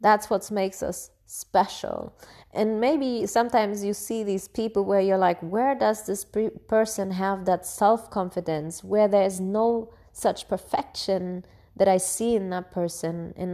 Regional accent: Bavaria, Germany; I grew up in Bavaria, in Germany, and as one of the only like foreigners in this region.

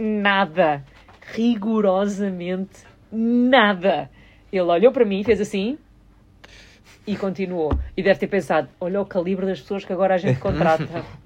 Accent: Portugal; nós, enquanto portugueses e os portugueses que estão fora, nós trabalhamos arduamente

